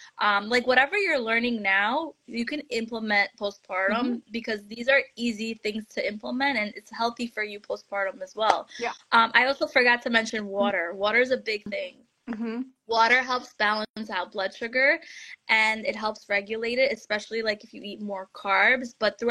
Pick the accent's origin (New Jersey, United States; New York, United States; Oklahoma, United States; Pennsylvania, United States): New York, United States; And I'm from New York, so it's like a melting pot of different ethnicities and religions and cultures.